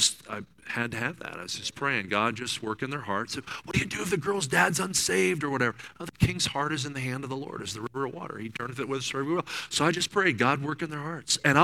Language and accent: English; New Jersey, United States; now in Kansas City, United States; Now, I grew up in New Jersey, so you know, I've been in the Midwest now for 28 years.